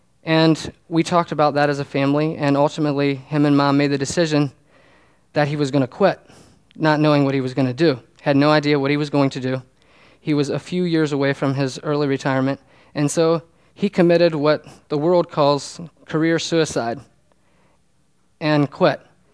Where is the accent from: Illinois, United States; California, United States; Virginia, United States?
Virginia, United States; I was growing up in Northern Virginia.